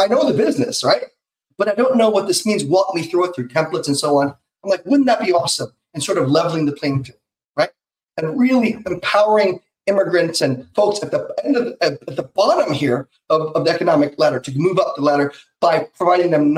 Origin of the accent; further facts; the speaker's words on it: Bethlehem, Pennsylvania, United States; Pennsylvania is where I grew up. But I grew up in Bethlehem, Pennsylvania for 6 years of my life when I was very little. In fact, I consider that my hometown, by the way.